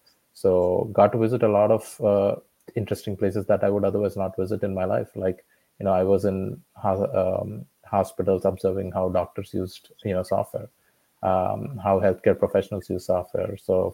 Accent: South India, India; moved away as an adult; now in United States; I grew up in South India in a small town. Studied math and computer science in India.

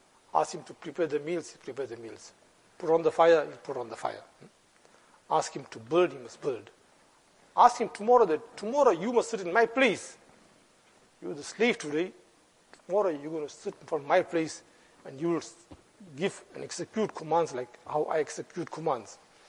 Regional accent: South Africa; No, I'm South African, but South African is an African also.

